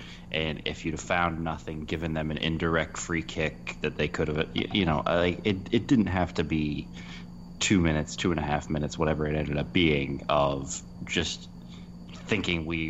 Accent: United States; we are American sports fans, and we are so used to instant replay being a part of the way in which we consume sports

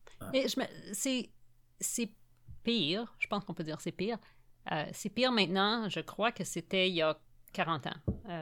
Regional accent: Quebec, Canada; Et pourtant, je suis québécoise

